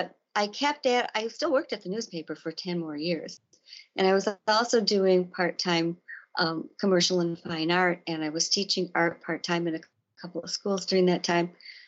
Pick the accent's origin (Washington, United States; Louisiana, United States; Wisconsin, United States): Wisconsin, United States; Elkhorn; outside of Elkhorn in southern Wisconsin. My hometown